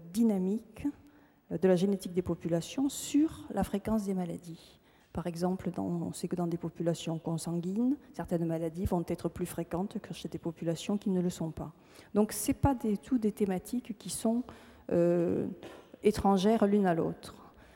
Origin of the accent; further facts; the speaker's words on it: Toulouse, Occitanie, France; accent: Toulouse; Vous entendez mon accent toulousain, les Pyrénées ne sont pas loin